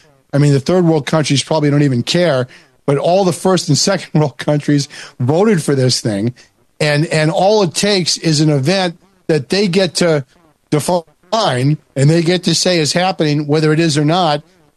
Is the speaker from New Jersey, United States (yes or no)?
no; New York, United States; into New York, because we're from Long Island, you know, touring the various UN buildings.